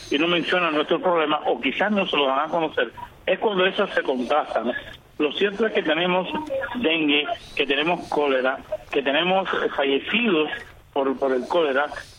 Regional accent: Cuba; somos un paísito del Caribe

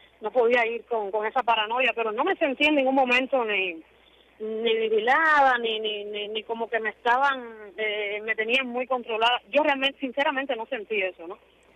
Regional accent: Cuba; moved away as an adult; yo salí de Cuba a un avión a las 6 de la mañana

